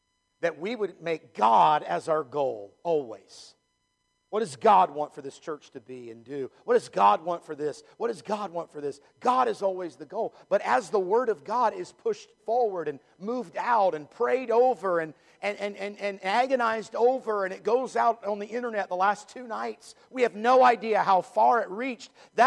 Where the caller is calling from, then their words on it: Japan; Yeah, I'm from Japan.